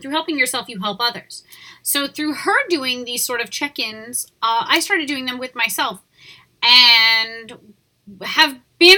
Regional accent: New York, United States; I grew up in a totally different environment growing up on Long Island, which is just really, like, 40 minutes from the city

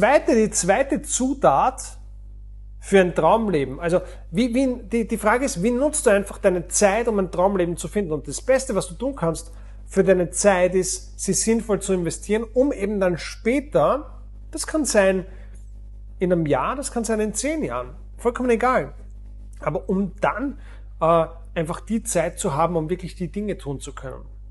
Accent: Vienna, Austria; Bei uns in Wien, da gibt es die Berufsfeuerwehr zum Beispiel.

